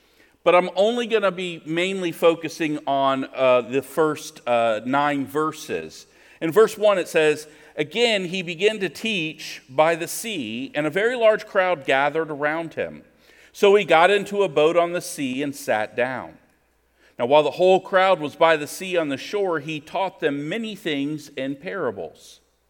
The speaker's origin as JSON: {"language": "English", "town": "Washington", "region": "District of Columbia", "country": "United States", "tie": "born or raised there", "said": "I grew up in the Washington, D.C. area, so kind of a city boy, never really had a garden."}